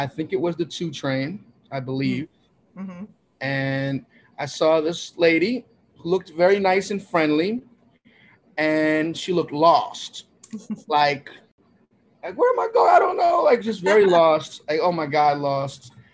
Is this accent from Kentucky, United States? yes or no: no; Brooklyn, New York, United States; Yes, I'm a very proud native New Yorker, native Brooklynite, born and raised in Flatbush, Brooklyn.